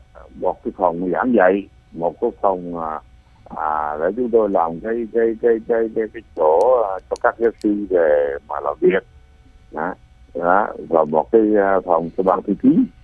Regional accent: Vietnam; cũng may là tại vì tôi là dân Quảng Nam

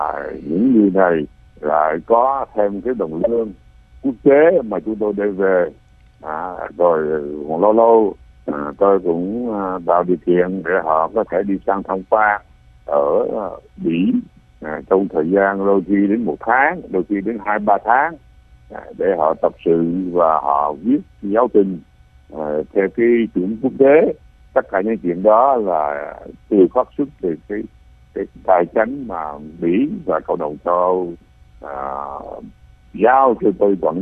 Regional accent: Vietnam; cũng may là tại vì tôi là dân Quảng Nam

